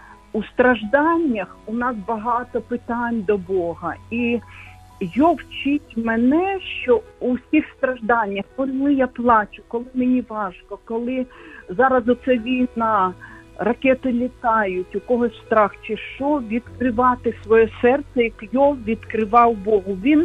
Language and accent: Ukrainian; Kyiv, Ukraine; я з Києва.